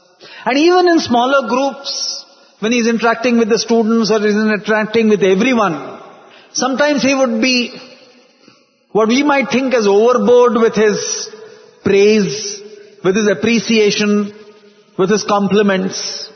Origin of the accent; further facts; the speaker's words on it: Mumbai, Maharashtra, India; English is a second language; also born or lived in Vrindavan, India; I can say I am from Mumbai, I have lived a greater part of my life in Vrindavan and Prashantalayam than in Mumbai. I have lived more than 2/3 of my life there and less than 1/3 of my life in Mumbai.